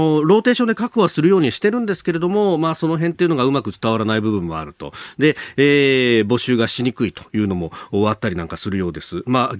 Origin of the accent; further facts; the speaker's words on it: Yokosuka, Kanagawa, Japan; 私は横須賀の出身なんですけれども